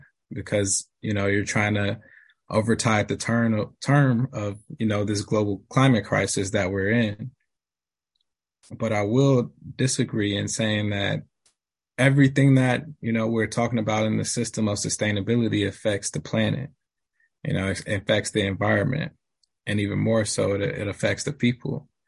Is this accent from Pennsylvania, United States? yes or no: no; Gary, Indiana, United States; Born and raised in Gary, Indiana. I'm only 26 at this point. Basically been in Northwest Indiana majority of my life.